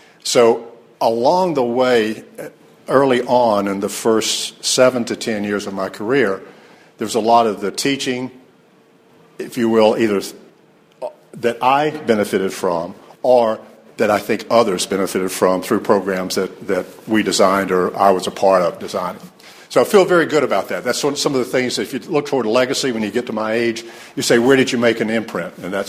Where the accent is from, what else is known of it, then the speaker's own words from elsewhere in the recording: Danielsville, Georgia, United States; I grew up in Danielsville, Georgia, grand population of 210 people when I was born there.